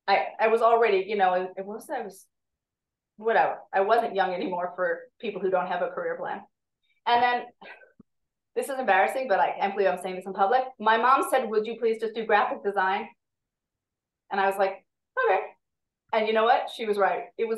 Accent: United States; now in Israel; First of all, because I had never done any advanced paperwork and form stuff really as an American, it wasn't like, oh, now I have to do it all in Hebrew.

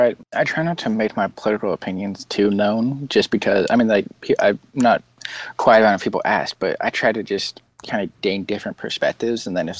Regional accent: Salt Lake City, Utah, United States; The Utah Jazz. I'm from Salt Lake City.

